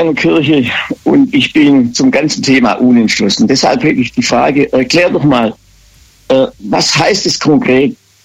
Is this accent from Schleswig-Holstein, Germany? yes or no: no; Bad Urach, Baden-Württemberg, Germany; Ich komme aus Urach.